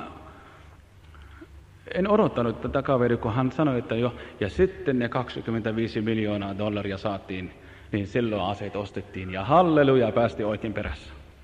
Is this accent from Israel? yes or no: yes; Israel; Finnish is a second language; No minä olen Israelista.